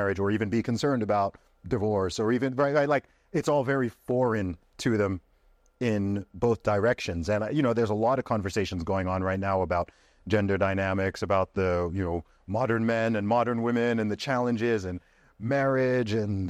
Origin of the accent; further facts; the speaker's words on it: Saudi Arabia; the environment I grew up in Saudi Arabia, it was... all married couples, like, divorce was extraordinarily rare.